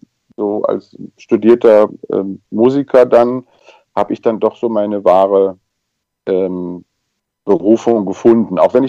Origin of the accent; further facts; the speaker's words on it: Belgium; also born or lived in Berlin, Germany; Ich bin Berliner, bin aber in Belgien aufgewachsen, Schule gegangen, zur Grundschule, dann bin ich nach Aachen aufs Gymnasium gegangen und habe in Maastricht studiert, Musik studiert.